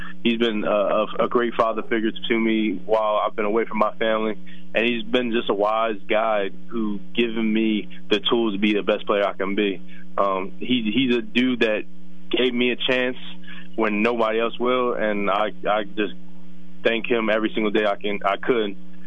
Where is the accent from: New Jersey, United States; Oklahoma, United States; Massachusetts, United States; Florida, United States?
New Jersey, United States; We're both from South Jersey, so South Jersey has one of the best football areas in the world, I think.